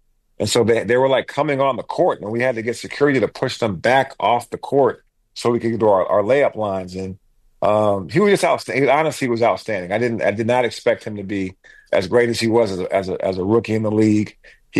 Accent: Alaska, United States; Man, I grew up in Alaska.

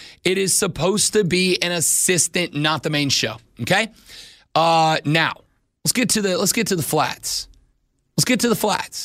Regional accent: Pickens, Georgia, United States; also born or lived in Blue Ridge; But, I grew up in Pickens and Blue Ridge.

